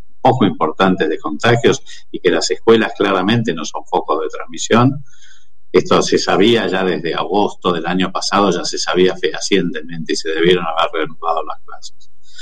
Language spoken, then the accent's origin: Spanish; Argentina; porque somos argentinos